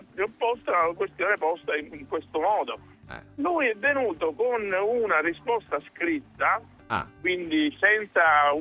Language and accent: Italian; Palermo, Sicily, Italy; siccome a me interessa risolvere il problema da palermitano